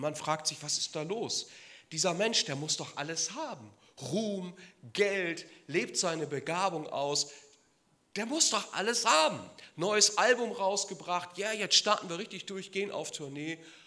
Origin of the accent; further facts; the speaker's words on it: Bremen, Germany; Bei uns in Bremen heißt das ja biblischer Geschichtsunterricht